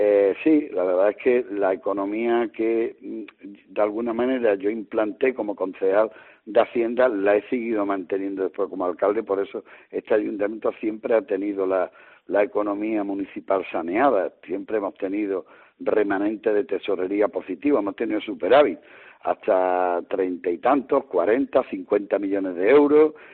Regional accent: Alhaurín, Andalusia, Spain; porque yo soy nativo de Alhaurín, en fin, que tengo unos sentimientos muy muy grandes con mi pueblo

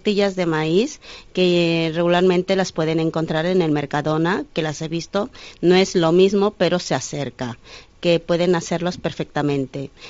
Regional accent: Cuernavaca, Morelos, Mexico; en mi región, que yo soy de Morelos, soy de la ciudad de Cuernavaca, de la eterna primavera

